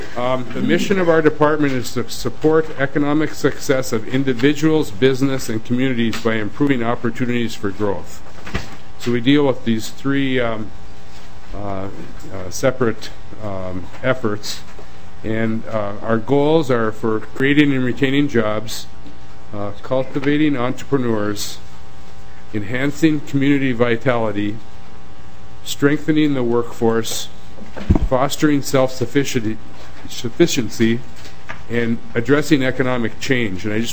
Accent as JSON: {"language": "English", "town": "Eveleth", "region": "Minnesota", "country": "United States", "tie": "born or raised there", "also_born_or_lived": "Virginia", "said": "So, I was born and raised in Eveleth, Minnesota, so I'm a lifelong Minnesotan."}